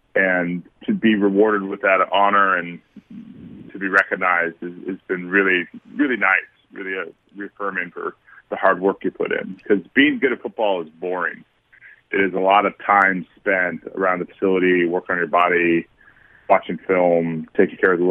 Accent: Santa Barbara, California, United States; I grew up in Santa Barbara, so there wasn't, like, a local sports team that was nearby

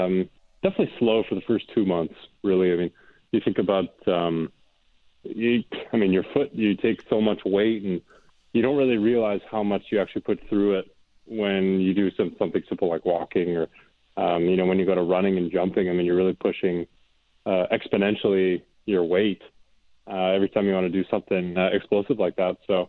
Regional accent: Canada; I think being a Canadian kid, we actually had off seasons with baseball.

